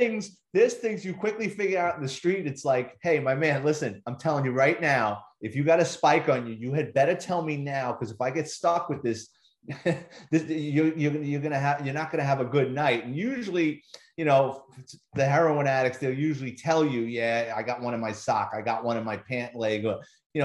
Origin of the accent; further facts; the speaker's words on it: Bronx, New York, United States; So even though I grew up in the Bronx, it was an eye opener with people coming up to me with questions and problems.